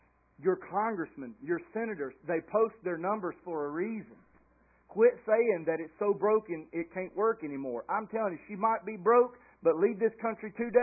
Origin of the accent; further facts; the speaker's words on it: United States; Well, I'm American, right? Can I just get in my car and go? Can I just drive 140 mile an hour? I'm free, America.